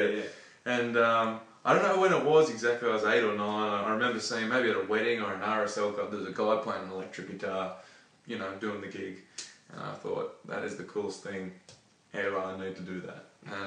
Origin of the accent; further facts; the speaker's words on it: Newcastle, North East England, United Kingdom; I grew up in Newcastle.